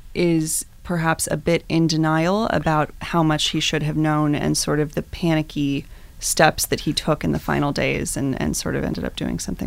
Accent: Los Angeles, California, United States; So I did not grow up in Greenwich in Connecticut, but I grew up in Los Angeles in a very wealthy community, but my family circumstances were a bit more modest.

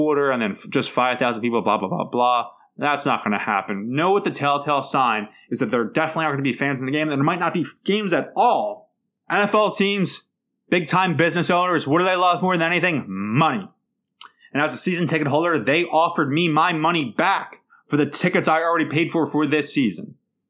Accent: Philadelphia, Pennsylvania, United States; I'm a guy from South Philadelphia.

